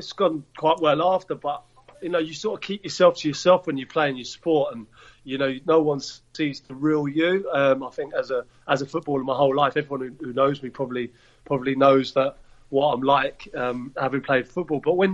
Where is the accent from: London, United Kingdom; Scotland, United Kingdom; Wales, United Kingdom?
London, United Kingdom; I grew up in West London and QPR was my local team